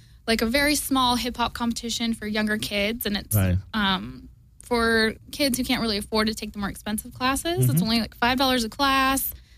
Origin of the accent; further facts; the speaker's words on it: Yucca Valley, California, United States; now in Los Angeles, United States; Yucca Valley, California, Josh Tree area.